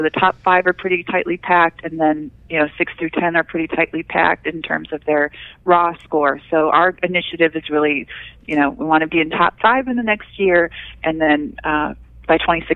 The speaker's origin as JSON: {"language": "English", "region": "North Dakota", "country": "United States", "said": "My home state, I'm originally from North Dakota, and my home state, North Dakota, is actually number one this year, interestingly."}